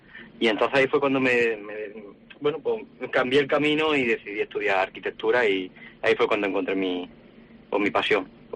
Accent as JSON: {"language": "Spanish", "town": "Arjona", "region": "Andalusia", "country": "Spain", "tie": "born or raised there", "said": "Sí, yo decidí volver a mis raíces, a mi provincia y a mi pueblo, que lo quiero mucho y le tengo mucho cariño, Arjona."}